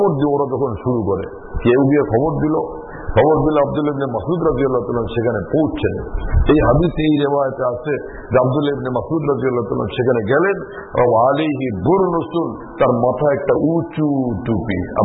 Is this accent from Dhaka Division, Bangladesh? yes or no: no; Chittagong, Chittagong Division, Bangladesh; তা আমার বাড়ি চিটাগাং, তো ওখানে দিন রাত শুনি